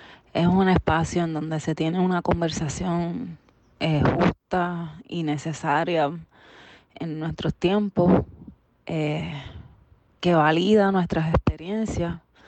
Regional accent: Carolina, Puerto Rico; tengo 37 años, soy del municipio de Carolina.

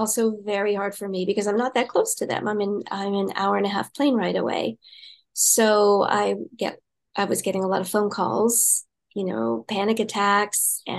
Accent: United States; So my home country is the U.S.

